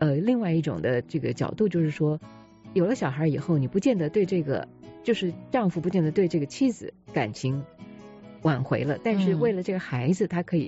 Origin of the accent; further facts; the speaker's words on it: Taiwan; 就是我是台湾来的，我不知道在国内怎么样。